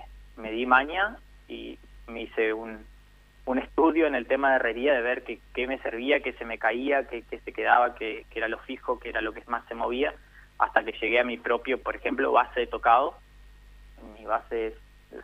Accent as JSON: {"language": "Spanish", "town": "María Grande", "region": "Entre Ríos", "country": "Argentina", "said": "Soy de María Grande, Entre Ríos."}